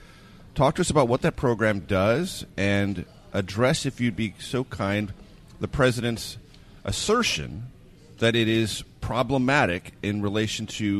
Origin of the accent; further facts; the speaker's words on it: San Diego, California, United States; My hometown of San Diego is a classic example of that.